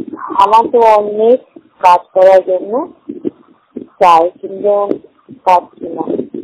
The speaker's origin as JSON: {"language": "Bangla", "town": "Malda", "region": "West Bengal", "country": "India", "tie": "born or raised there", "lives_now": "Jaynagar, India", "said": "জয়নগর মথুরাপুরে আমার বাড়ি, সেটি বাড়ি। আমার বাপের বাড়ি হল মালদা জেলা, কিন্তু আমি এখানে আমার বিয়ে হয়েছে কলকাতায়।"}